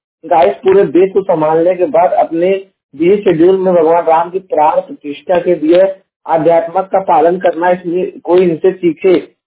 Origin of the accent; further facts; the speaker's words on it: Jaunpur, Uttar Pradesh, India; मैं उत्तर प्रदेश के जौनपुर जिले का निवासी हूँ।